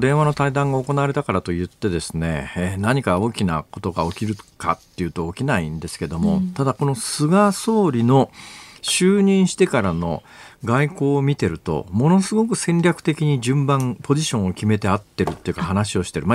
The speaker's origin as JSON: {"language": "Japanese", "region": "Akita", "country": "Japan", "said": "もともとね同郷の秋田出身だから知ってたということもあるんですけれども"}